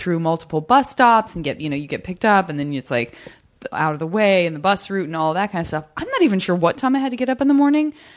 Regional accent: Tucson, Arizona, United States; I love quail because I'm from Arizona and that was always like such a joy, especially getting up in the morning to go to school.

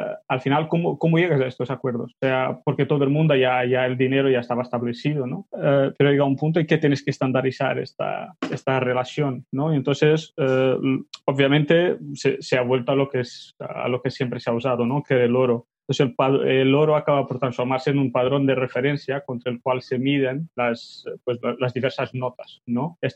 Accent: Portugal; Spanish is a second language; yo soy portugués y entonces alguna palabra puede salir un poco rara en español, pero no os sorprendáis.

